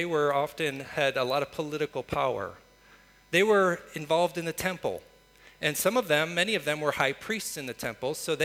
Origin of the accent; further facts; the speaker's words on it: United States; I'm an American. I grew up watching game shows.